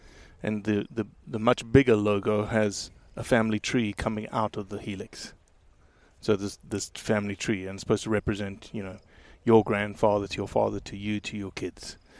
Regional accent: South Africa; accent: South African; also born or lived in Mississippi, United States; now in United States; I said, well, it's 20 years of Mississippi mixed in with the South African accent.

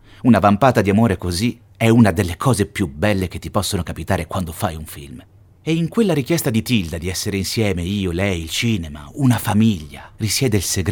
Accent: Ethiopia; also born or lived in Palermo, Italy; now in Italy; sono cresciuto in Etiopia, che la mia mamma è algerina, che i miei capelli e la mia pelle sono scuri.

